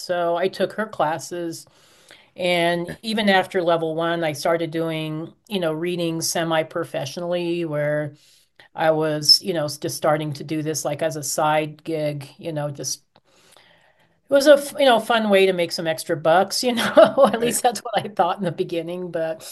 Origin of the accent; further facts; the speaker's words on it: Castle Rock, Colorado, United States; here in my hometown of Castle Rock, which is just south of Denver.